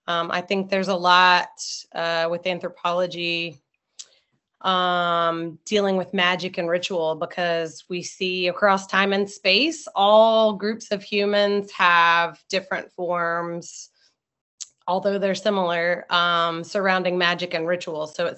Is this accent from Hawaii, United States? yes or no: no; New Orleans, Louisiana, United States; I grew up in the New Orleans area, so I had a lot of spiritual practices that I saw as a kid.